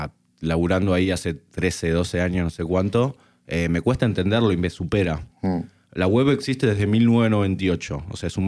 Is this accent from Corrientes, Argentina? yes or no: no; Buenos Aires Province, Argentina; yo soy del oeste de Buenos Aires